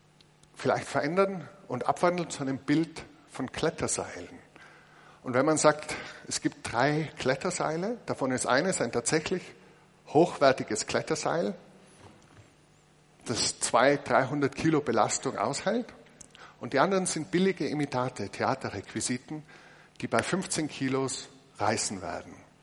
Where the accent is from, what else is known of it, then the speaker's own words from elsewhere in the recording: Austria; Ich habe noch keine wahlwerbende Partei gesehen, zumindest bei uns in Österreich, die sich hinstellt und sagt, wir wollen Böses für Deutschland.